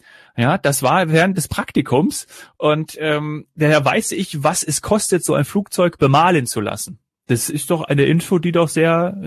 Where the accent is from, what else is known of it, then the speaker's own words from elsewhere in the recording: Kassel, Hesse, Germany; dem kleinen Flughafen aus meiner Heimatregion Kassel-Calden